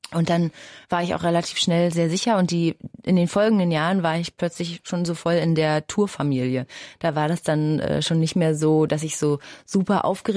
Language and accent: German; Berlin, Germany; Außerdem liebe ich Berlin, ich stehe auf meine Heimatstadt